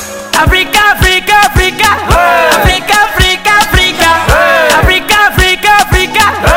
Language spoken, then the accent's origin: French; Benin; Nous sommes tous africains. Je viens d'un pays d'Afrique de l'Ouest qui s'appelle Bénin. Nous sommes fiers d'être africains.